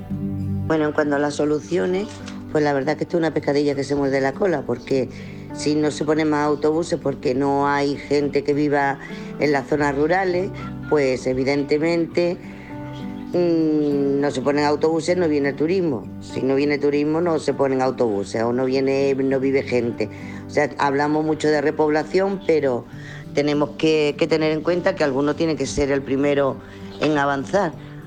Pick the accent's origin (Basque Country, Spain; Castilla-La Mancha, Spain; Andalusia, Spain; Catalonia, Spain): Andalusia, Spain; Genalguacil; soy de Genalguacil.